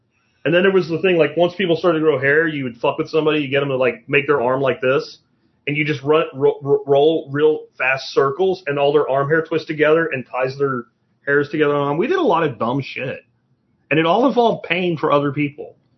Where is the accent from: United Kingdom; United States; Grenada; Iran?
United States; Florida; I did my grade school down in Florida, and I was in Catholic school